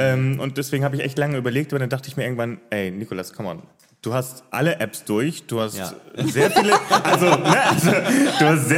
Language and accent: German; Hamburg, Germany; now in Cologne, Germany; ich bin ja gebürtiger Hamburger und bin erst Ende 2018 nach NRW, nach Köln gezogen